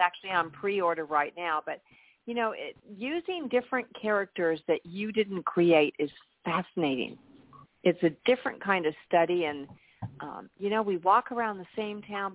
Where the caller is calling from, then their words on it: Dallas, Texas, United States; in Dallas, Texas.